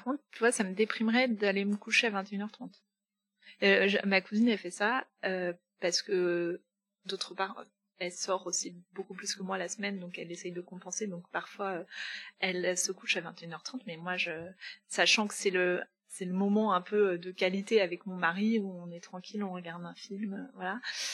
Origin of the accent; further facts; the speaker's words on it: Nantes, Pays de la Loire, France; J'ai grandi à Nantes.